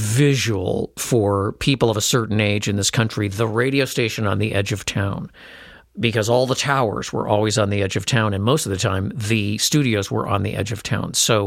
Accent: Chicago, Illinois, United States; And when I first came to Washington, so I grew up in Chicago, you know, all the radio stations were downtown.

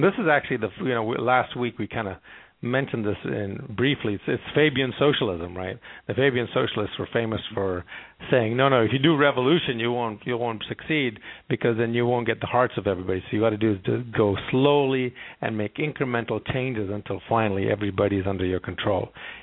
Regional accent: Sudan; also born or lived in Ghana / Yemen; now in United States; I was born in Ghana in Africa, and I grew up in Sudan and Yemen, and my parents are from India originally, and so I'm an immigrant to the United States, an immigrant to this great land.

